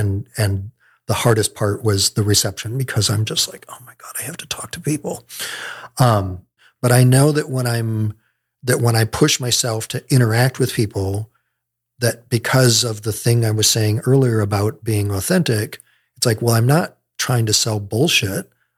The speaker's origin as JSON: {"language": "English", "region": "Michigan", "country": "United States", "tie": "born or raised there", "said": "I grew up in Michigan."}